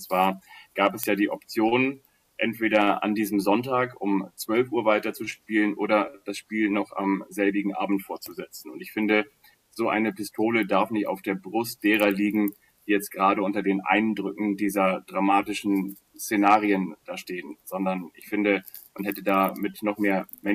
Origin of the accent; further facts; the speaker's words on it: Kiel, Schleswig-Holstein, Germany; Also ich komme ja ursprünglich aus Kiel